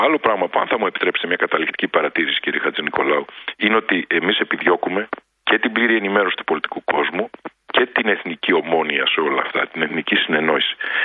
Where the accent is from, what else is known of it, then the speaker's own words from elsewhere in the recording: Greece; Το έχουμε ξεκαθαρίσει αυτό, νομίζω, συλλογικά σαν Έλληνες και σαν πολιτικός κόσμος